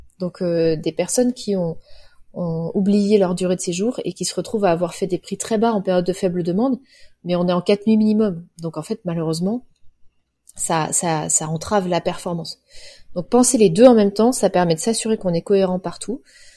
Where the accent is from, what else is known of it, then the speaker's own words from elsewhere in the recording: Cholet, Pays de la Loire, France; Moi, j'ai grandi à Cholet